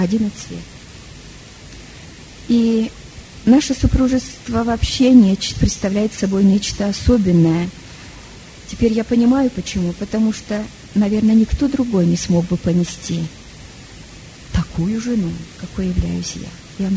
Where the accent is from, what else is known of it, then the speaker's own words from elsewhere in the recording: Tulun, Irkutsk Oblast, Russia; когда я приехала к нему невестой из Сибири, из Тулуна.